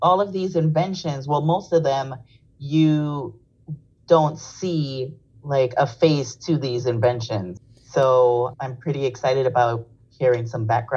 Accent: Queens, New York, United States; I'm from Queens

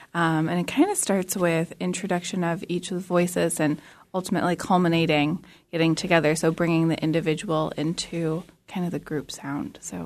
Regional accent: Midwest, United States; I grew up in the Midwest, so just to be able to see the sights and the views

